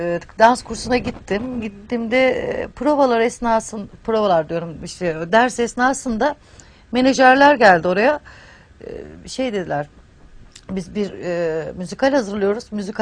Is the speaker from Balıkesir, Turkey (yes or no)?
no; Istanbul, Turkey; Ben İstanbul'da doğdum. Hasköylüyüm.